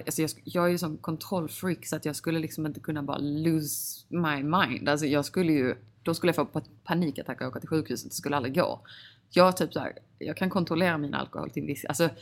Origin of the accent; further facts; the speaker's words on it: Sweden; now in Los Angeles, United States; När jag växte upp, eller typ när jag var liten då i Sverige